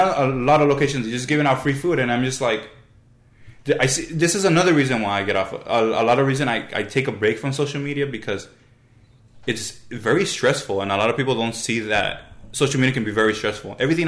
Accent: Los Angeles, California, United States; I'm from South Central, and there's a lot of food banks in South Central.

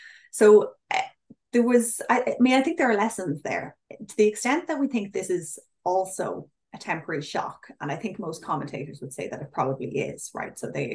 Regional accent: Ireland; but we're not really outside it in Ireland. I mean, it really affects us as well.

